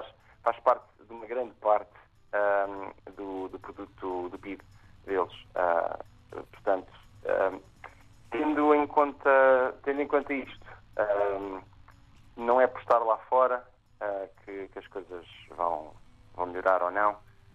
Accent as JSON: {"language": "Portuguese", "country": "Portugal", "moved": "yes", "lives_now": "London, United Kingdom", "said": "Saí de Portugal mesmo para o mundo"}